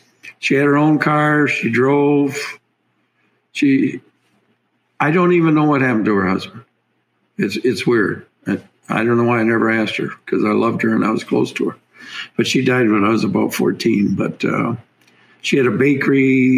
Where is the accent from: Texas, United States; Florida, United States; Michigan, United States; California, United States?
Michigan, United States; Saginaw; Well, I was born right here in Saginaw, Michigan, and I basically never left other than, you know, trips, and I have a place up north and stuff like that, but home base has always been around Saginaw.